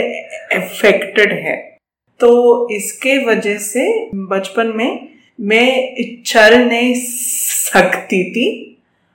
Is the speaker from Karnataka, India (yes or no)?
yes; Mangalore, Karnataka, India; मैं मैंगलोर से हूँ।